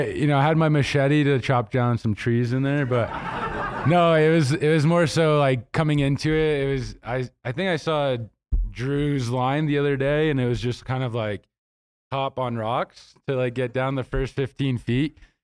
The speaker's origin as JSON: {"language": "English", "region": "East Coast", "country": "United States", "said": "I'm from the East Coast, so it's like definitely had snow on it."}